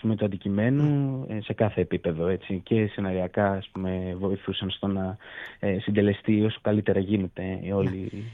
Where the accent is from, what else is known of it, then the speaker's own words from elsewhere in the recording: Keratsini, Attica, Greece; έχω και την τύχη να είμαι από τον Πειραιά. Εγώ συγκεκριμένα έχω μεγαλώσει στο Κερατσίνι